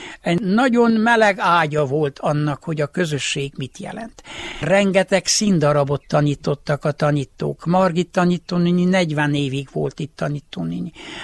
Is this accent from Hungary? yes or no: no; Homoródjánosfalva, Harghita, Romania; a vakáció első napjától az utolsóig én jánosfalvi gyerek voltam. Itt nőttem fel, ezért nagyon sokat tudok Homorod Jánosfalváról.